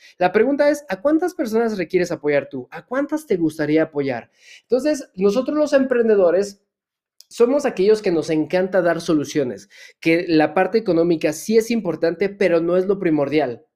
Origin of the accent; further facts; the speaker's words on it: Mexico; soy empresario mexicano.